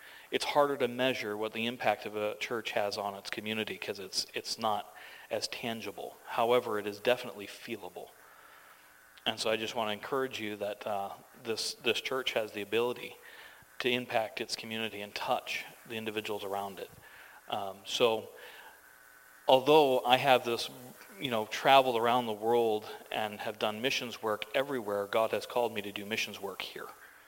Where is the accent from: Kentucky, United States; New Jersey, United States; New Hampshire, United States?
New Hampshire, United States; I'm originally from New Hampshire, and the snow there is feet, measured in feet, not inches.